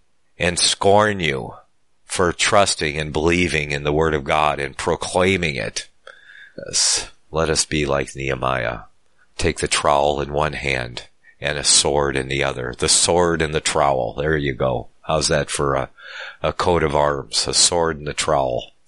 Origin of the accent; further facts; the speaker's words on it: Michigan, United States; born there; Yes, I was born on the land called Michigan